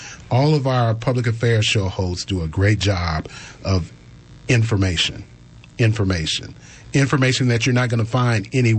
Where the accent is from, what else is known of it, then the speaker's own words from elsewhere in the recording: St. Louis, Missouri, United States; My hometown of St. Louis doesn't even rival Winston-Salem.